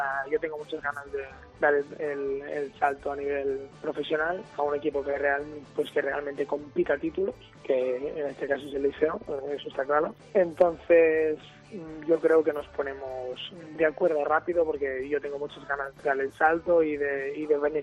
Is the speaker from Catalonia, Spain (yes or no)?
yes; Arenys, Catalonia, Spain; Empecé en mi pueblo, en Arenys, hasta la etapa de juveniles, de infantiles, que dimos el paso al Barça.